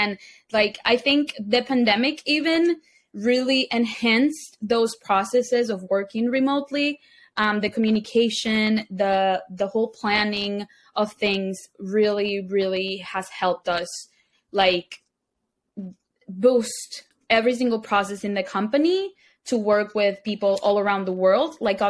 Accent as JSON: {"language": "English", "town": "Caracas", "region": "Capital District", "country": "Venezuela", "tie": "born or raised there", "second_language": "English", "said": "I am from Venezuela. Most of us in the team are from Venezuela. I am from the capital, Caracas. I have lived there my whole life. I'm just now visiting in Miami"}